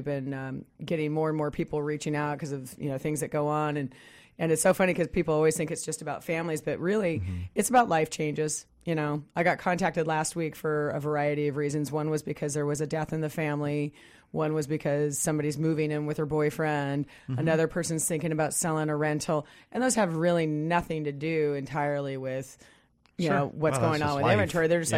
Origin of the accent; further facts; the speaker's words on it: Midwest, United States; Because I know I come from the Midwest, and to me, even some of the code level that we use here in the Pacific Northwest would be considered green to them.